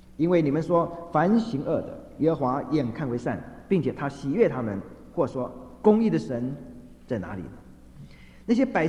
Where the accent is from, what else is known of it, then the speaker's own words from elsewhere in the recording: China; 所以这是我们中国人造字很有意思。